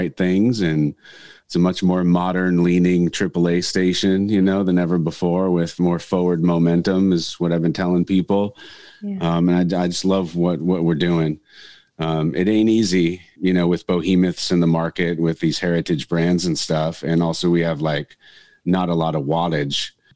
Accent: Northridge, California, United States; now in Carlsbad, United States; And then Laguna Beach, and now this, back in my hometown of Northridge.

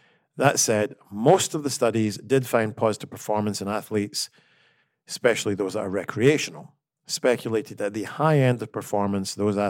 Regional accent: United Kingdom; I'm also British, and it's a well-known fact that many Americans cannot understand British humor because it's so dry.

